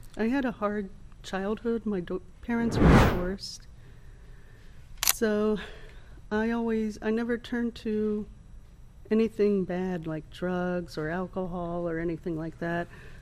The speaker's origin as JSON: {"language": "English", "town": "Hollywood", "region": "Florida", "country": "United States", "tie": "born there", "said": "Well, I was born in Hollywood, Florida."}